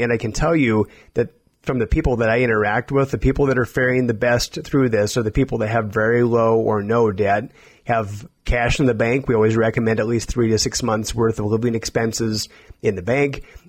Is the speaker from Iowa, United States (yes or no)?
yes; Iowa, United States; Originally, I grew up in Iowa